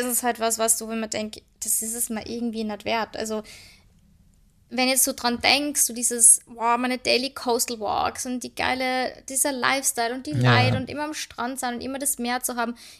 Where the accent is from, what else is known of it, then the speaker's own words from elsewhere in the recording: Vienna, Austria; moved away; wir sind aus Wien.